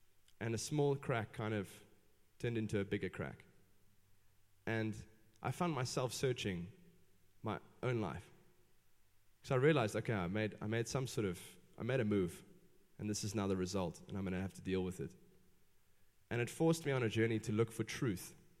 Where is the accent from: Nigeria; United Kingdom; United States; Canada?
United Kingdom; England; and I was the drummer, and I'm English.